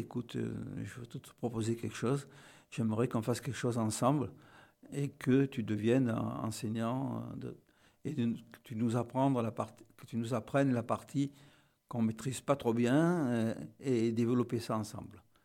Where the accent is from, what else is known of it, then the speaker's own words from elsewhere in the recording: Toulon, Provence-Alpes-Côte d'Azur, France; Mais je ne pouvais pas me pointer au dojo, dire « Bonjour … de Toulon, est-ce que je pourrais m'entraîner avec vous ?»